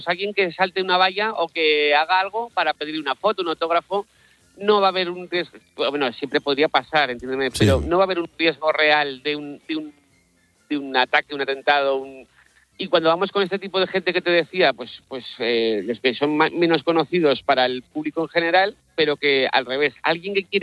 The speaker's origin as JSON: {"language": "Spanish", "town": "Zaragoza", "region": "Aragon", "country": "Spain", "moved": "as an adult", "lives_now": "Vigo, Spain", "said": "yo como te decía soy de Zaragoza y vivo en Vigo"}